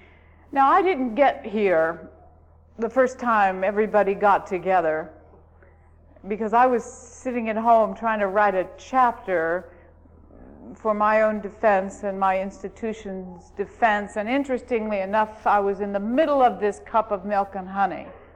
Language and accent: English; Appalachia, United States; I don't want to make fun of him, and I don't want to make fun of the fact we're Appalachian, but I'm going to tell you what we talked about.